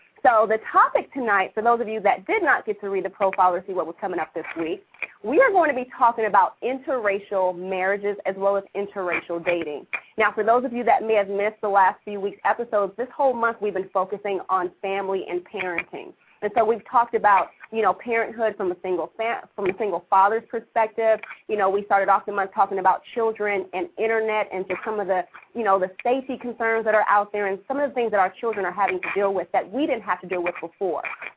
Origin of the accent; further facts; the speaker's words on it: Los Angeles, California, United States; I never was really race conscious growing up in Los Angeles. Because here, you know, it's just basically a big melting pot